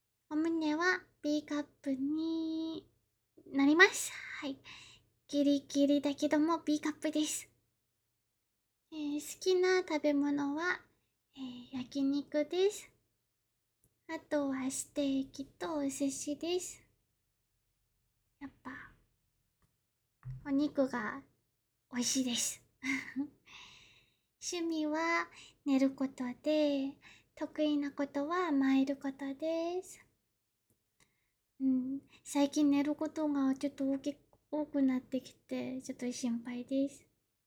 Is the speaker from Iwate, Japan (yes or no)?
no; Kanagawa, Japan; 出身地は神奈川です。年齢は24歳で